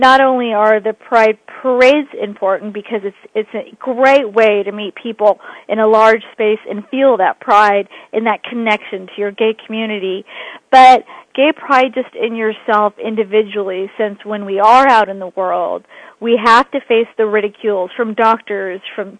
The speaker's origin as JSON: {"language": "English", "region": "California", "country": "United States", "tie": "born or raised there", "said": "Since I grew up in California, and now I live on the East Coast"}